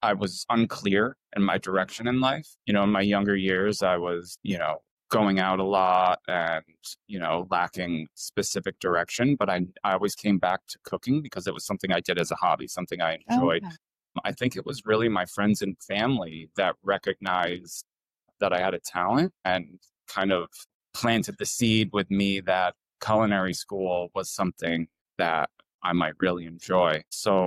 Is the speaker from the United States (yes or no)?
yes; Glens Falls, New York, United States; moved away as an adult; also born or lived in Boston; Yes, I am originally from Glens Falls. I moved to Boston to go to BU in 2008